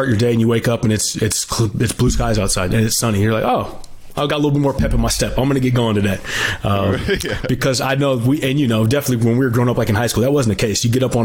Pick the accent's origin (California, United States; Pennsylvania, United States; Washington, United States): Washington, United States; Tacoma; now in Las Vegas, United States; born and raised in Tacoma, Washington. Went to Curtis High School, played college basketball at UNLV, the University of Nevada, Las Vegas. I currently live down here in Vegas